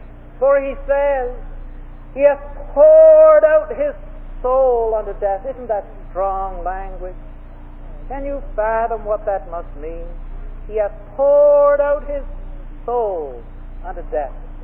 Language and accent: English; Canada; Well, I said, lady, I am from Canada, but I'm more interested in where I'm going than where I came from.